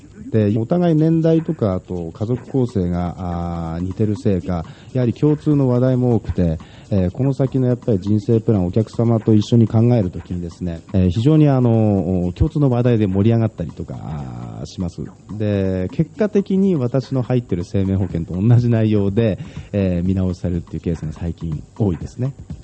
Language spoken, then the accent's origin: Japanese; Takizawa, Iwate, Japan; also born or lived in Miyako; 生まれはもともと沿岸の宮古の出身です。父親の仕事の関係であちこち引っ越しをしておりまして、ちょうど中学の途中から、滝沢村に住んでおります。現在も滝沢村民です。